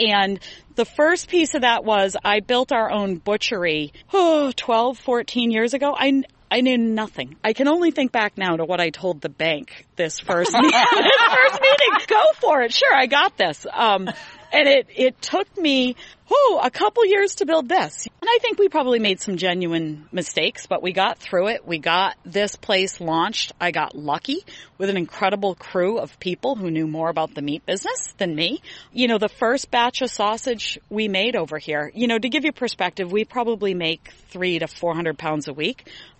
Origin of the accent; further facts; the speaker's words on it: Lunenburg, Vermont, United States; I grew up in Lunenburg, but I am a multi-generational granddaughter, you know, of farmers, livestock farmers, produce farmers.